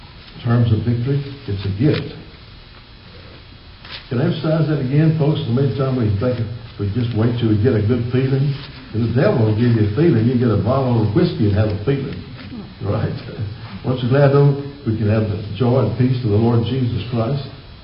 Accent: Hearn, Texas, United States; I was pastor at 18, just outside of my hometown of Hearn, Texas.

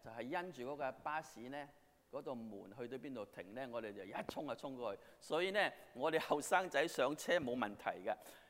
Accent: Hong Kong; now in United States; 我来了美国很久，那时我在香港长大，1960年代的时候

